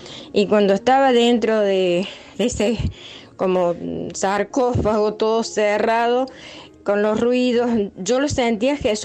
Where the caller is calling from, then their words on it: Córdoba, Argentina; de Barrio Las Palmas de Córdoba.